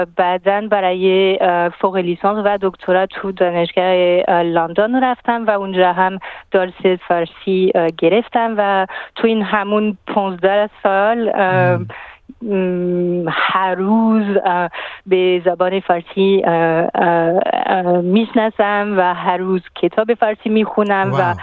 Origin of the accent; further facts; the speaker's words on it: France; Persian is a second language; تمام خانواده من فرانسوی هست، همسرم هم فرانسوی است، ولی بله زبان فارسی یک سال در پاریس یاد گرفتم و بعدا در ایران